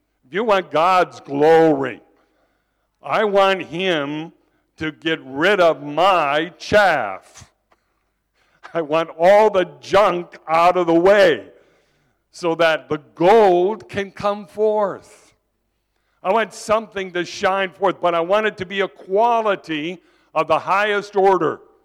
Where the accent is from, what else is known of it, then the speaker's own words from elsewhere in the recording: United States; You know, I'm an American, as you can hear.